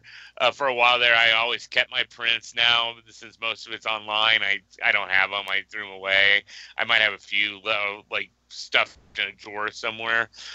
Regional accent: St. Louis, Missouri, United States; also born or lived in New York / Chicago; I was born in New York, and I didn't watch WWF then because I was way too. I was there for like a year maybe. Moved to Chicago. Still don't have any memories of becoming a fan. My first memories were in St. Louis.

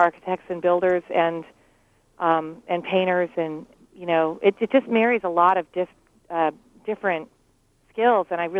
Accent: Newport Beach, California, United States; because I'm actually from Newport Beach. I grew up there.

